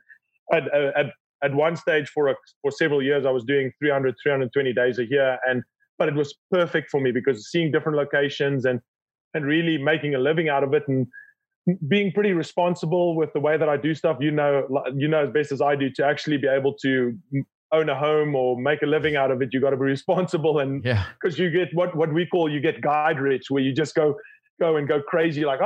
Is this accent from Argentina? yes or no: no; South Africa; Born and raised in South Africa.